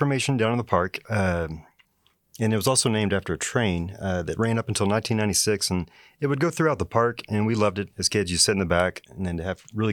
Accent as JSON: {"language": "English", "town": "Amarillo", "region": "Texas", "country": "United States", "tie": "born or raised there", "said": "I was born and raised in Amarillo. I did go to school in Lubbock for a little bit, but I came back to WT"}